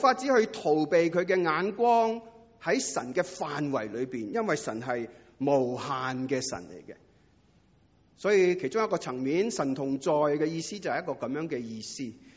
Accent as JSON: {"language": "Chinese", "country": "China", "said": "我们中国人都有一句说话叫做举头三尺有神明"}